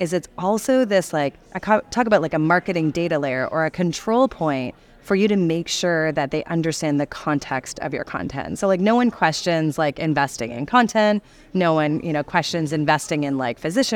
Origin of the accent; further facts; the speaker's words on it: Canada; I am Canadian, so you'll hear me say "Hey, I love my poutine."